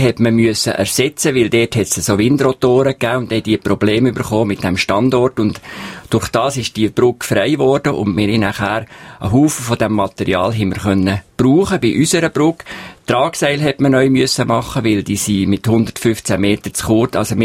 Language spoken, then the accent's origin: German; Bern, Switzerland; ich bin ein Berner ursprünglich und halt nicht einheimisch